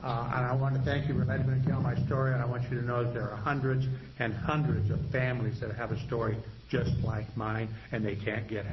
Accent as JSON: {"language": "English", "town": "Eugene", "region": "Oregon", "country": "United States", "said": "I'm from Eugene."}